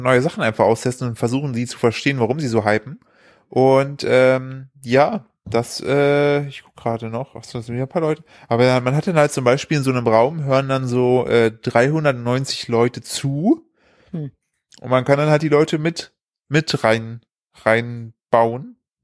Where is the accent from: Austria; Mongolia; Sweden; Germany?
Germany; eastern Germany; Also ich komme aus dem Osten